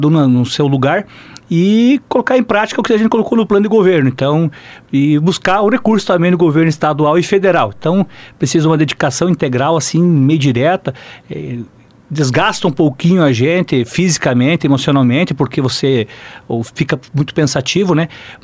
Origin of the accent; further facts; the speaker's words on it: Maracaju, Mato Grosso do Sul, Brazil; Eu sou nascido em Maracaju, né? Mato Grosso do Sul. Distrito Vista Alegre, 70 quilômetros de distância do município, era um distrito, né? E ainda do distrito, ainda mais 12 quilômetros no interior. Família muito pobre, né? Somos em três filhos em casa.